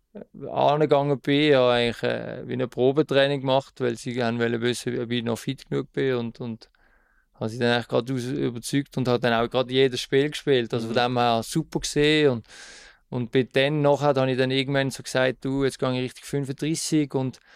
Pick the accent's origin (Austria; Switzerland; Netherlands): Switzerland; Basel, Basel-Stadt; Es war nicht so einfach gewesen, dort als Basler.